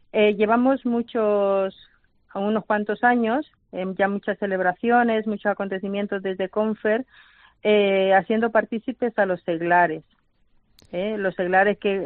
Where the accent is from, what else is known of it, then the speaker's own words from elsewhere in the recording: El Salvador; now in Spain; Llevo en España desde el año 1994, yo soy salvadoreña